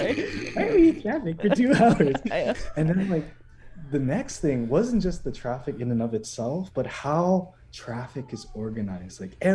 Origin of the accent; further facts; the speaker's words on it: Toronto, Ontario, Canada; also born or lived in Philippines; I was born and raised here in Toronto, but like the time spent in the Philippines was Quezon City, Pasig, huge metropolitan areas.